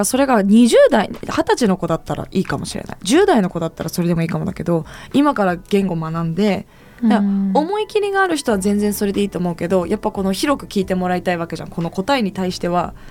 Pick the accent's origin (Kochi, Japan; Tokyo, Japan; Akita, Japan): Tokyo, Japan; Minato; born there; はい神様が、はい東京都の何じゃあ港区の